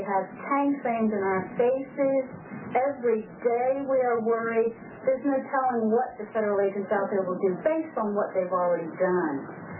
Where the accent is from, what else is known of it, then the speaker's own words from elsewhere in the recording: Florida, United States; I'm originally from Florida.